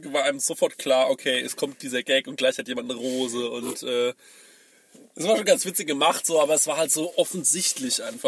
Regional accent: Goldbach, Bavaria, Germany; in Goldbach, da wo ich herkomme, neben Aschaffenburg

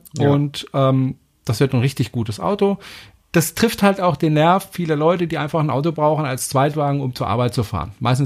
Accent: France; German is a second language; moved away; Ich kenne dieses Schimpfwort nicht und ich bin Franzose

